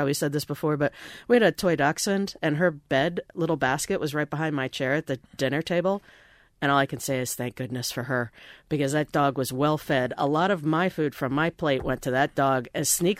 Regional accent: Indiana, United States; part of my childhood, I grew up in the Midwest, in Indiana, and I mean, we only had frozen fish unless it was something that came out of a local creek or river

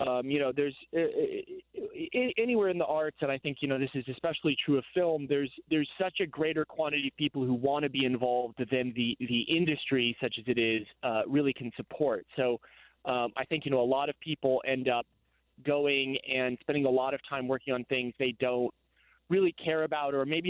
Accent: New Jersey, United States; I traveled around a lot as a kid, but I grew up mostly on the East Coast in New Jersey, suburban New Jersey, you know, about an hour and a half out of New York City.

